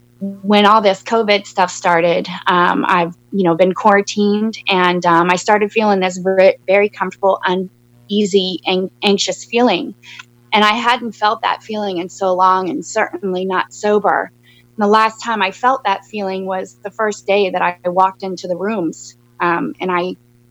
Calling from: Virginia, United States; from Northern Virginia, USA.

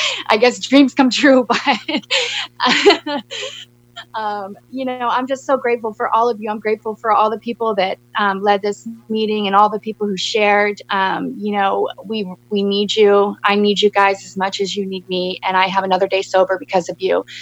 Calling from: Virginia, United States; from Northern Virginia, USA.

